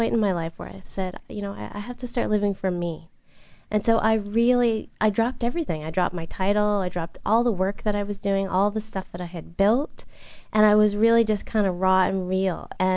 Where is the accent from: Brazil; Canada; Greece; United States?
Canada; Yeah, so I'm a Canadian.